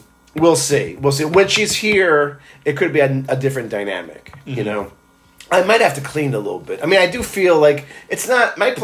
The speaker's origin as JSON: {"language": "English", "country": "Israel", "tie": "born or raised there", "said": "that's the way I grew up in Israel. We had one day. Sunday was a work day."}